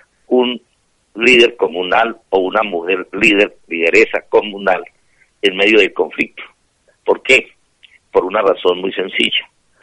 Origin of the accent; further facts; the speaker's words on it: Colombia; nací en Colombia, vivo en Colombia y moriré en Colombia.